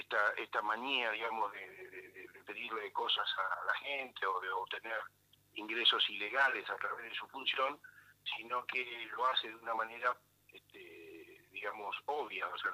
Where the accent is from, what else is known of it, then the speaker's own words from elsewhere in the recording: Buenos Aires, Argentina; porque yo soy de acá, de Capital Federal